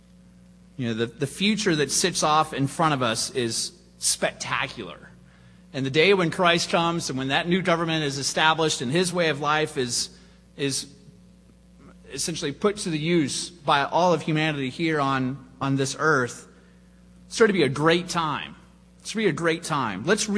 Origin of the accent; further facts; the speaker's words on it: Cincinnati, Ohio, United States; I grew up in Cincinnati. The football team there was the Cincinnati Bengals, and they had a Bengal tiger as their mascot.